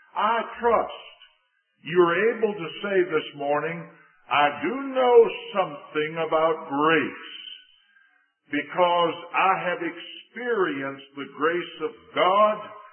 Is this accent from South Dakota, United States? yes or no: no; Richmond, Virginia, United States; You've heard me say that I was saved the latter part of 1954 in my hometown of Richmond, Virginia.